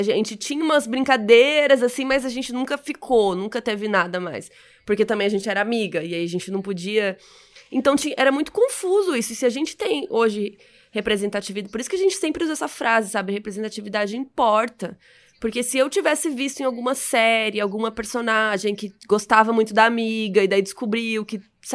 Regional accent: Cuiabá, Mato Grosso, Brazil; born there; É, eu nasci em Cuiabá.

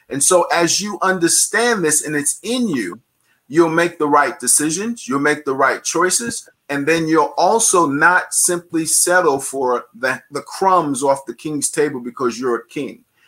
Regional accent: New York City, New York, United States; Well, for me, Patrice, and growing up in New York, and I shared this story, many people think New York is a melting pot.

